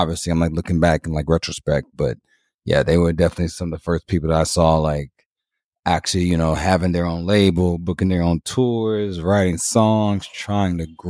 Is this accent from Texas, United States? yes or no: yes; Houston, Texas, United States; I'm a rapper from Third Ward, Houston, Texas.